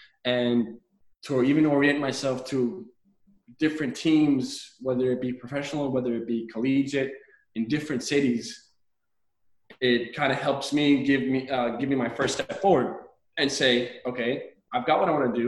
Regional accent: Miami, Florida, United States; for me and my family, we have a very strong French culture. And I grew up here in Miami, going to a French elementary school, a French middle school, and a French high school

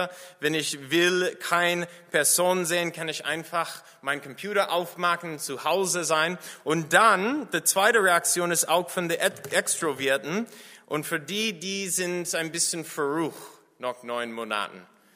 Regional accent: United States; als Amerikaner hatte ich auch das Gefühl, dass da war viel Chaos in meinen eigenen Kulturen, in meinem eigenen Land.

